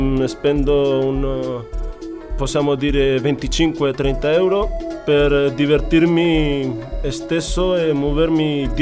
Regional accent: Ceuta, Spain; Italian is a second language; moved away as an adult; now in Cagliari, Italy; Da Ceuta, Spagna.

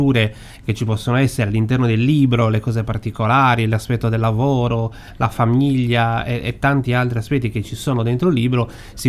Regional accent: Cagliari, Sardinia, Italy; da buon cagliaritano che conosce molto bene le blatte che popolano le nostre strade

